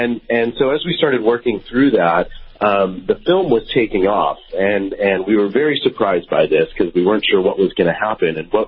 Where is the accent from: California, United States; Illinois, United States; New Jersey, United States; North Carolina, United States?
California, United States; I mean, I'm a kid from California.